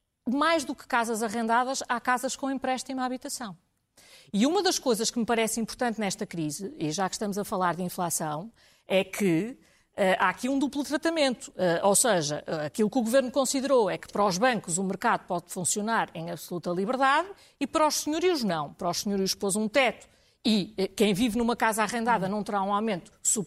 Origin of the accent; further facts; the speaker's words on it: Porto, Norte, Portugal; eu sou do Porto, eu lembro-me muito bem como era a habitação no centro do Porto